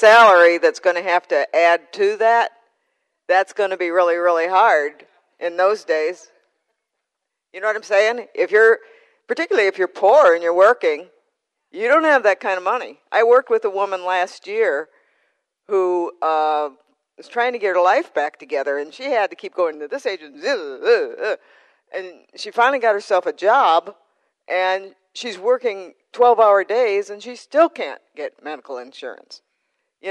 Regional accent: San Antonio, Texas, United States; I'm from San Antonio.

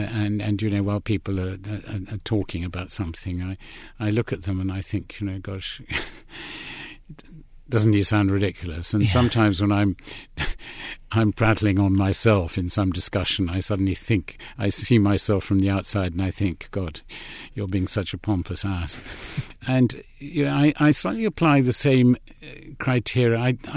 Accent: London, United Kingdom; I grew up in London, it was a very Polish home. My parents were Polish exiles as a result of the communist takeover of Poland in the Second World War.

